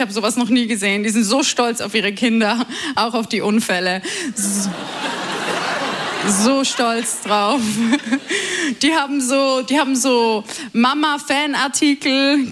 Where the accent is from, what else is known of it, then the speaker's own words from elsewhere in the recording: Switzerland; Ich bin nämlich aus der Schweiz. Ja. Ich bin in der Schweiz geboren.